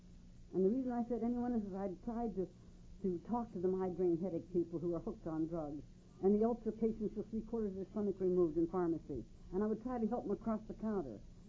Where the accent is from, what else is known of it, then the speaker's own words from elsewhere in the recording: Reno, Nevada, United States; Now, I was born and raised in Reno, and my grandfather homesteaded in Reno and built the courthouse and many of the churches.